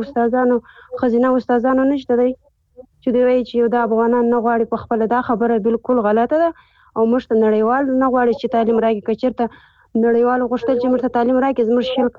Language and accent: Pashto; Afghanistan; now in Pakistan; افغان یم له پاکستان څخه خبرې کوم.